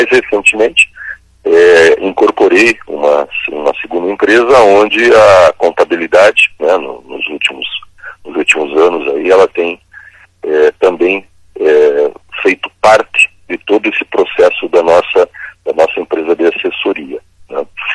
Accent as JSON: {"language": "Portuguese", "town": "Paranaguá", "region": "Paraná", "country": "Brazil", "tie": "born or raised there", "said": "eu lembrei da minha infância, lembrei da minha adolescência em Paranaguá"}